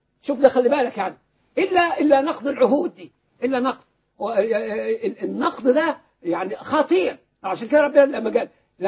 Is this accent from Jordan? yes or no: no; Egypt; أنا أحد أبناء مصر الذين يدعمون هذه الثورة